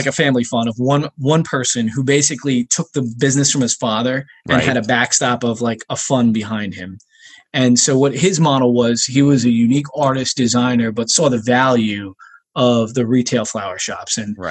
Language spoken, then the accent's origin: English; Toms River, New Jersey, United States; also born or lived in Myrtle Beach, United States; So I grew up in Toms River. I'm a local guy in New Jersey. I spent some time down in Myrtle Beach, South Carolina, where I went to school